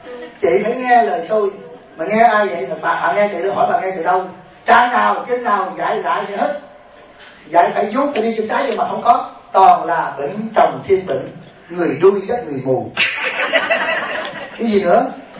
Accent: Southern Vietnam, Vietnam; Tại vì tôi á, nấu cà ri á, là tôi phải bỏ, tôi là người Nam nè.

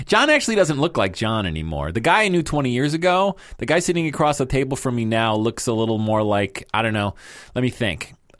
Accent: United States; and only because I am an American.

